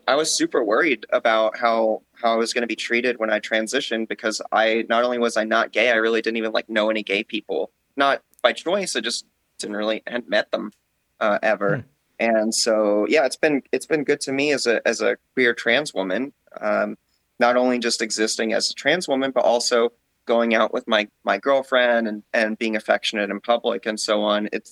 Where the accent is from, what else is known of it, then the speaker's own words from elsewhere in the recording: Houston, Texas, United States; because I grew up in Houston and on the side of Houston, the Clear Lake side, actually, where JSC is, Johnson Space Center.